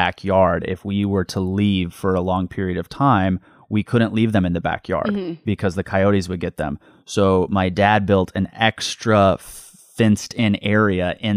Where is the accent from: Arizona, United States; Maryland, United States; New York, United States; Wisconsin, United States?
Arizona, United States; I grew up in Arizona. And so you just grew up knowing that coyotes were a danger for your dog.